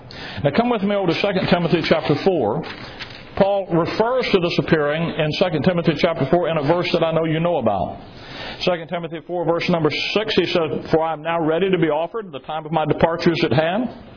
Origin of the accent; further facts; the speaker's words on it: Alabama, United States; I'm sort of like the Alabama legislature when I was young, born and raised in Alabama.